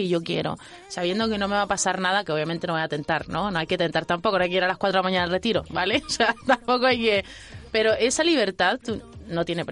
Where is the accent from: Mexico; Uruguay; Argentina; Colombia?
Mexico; also born or lived in Chile; now in Spain; Yo nací en Chile, me crié en México, vivo en España, o sea, una mezcla.